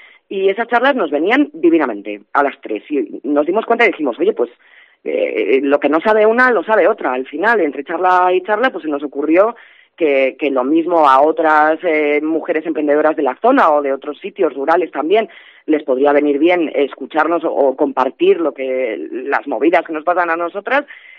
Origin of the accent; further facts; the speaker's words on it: Sacramenia, Castile and León, Spain; vi que lo que yo necesitaba era eso, volver a mi pueblo, volver a Sacramenia, estar con mis abuelos y recargar esa energía necesaria en lo que viene a ser mi hogar.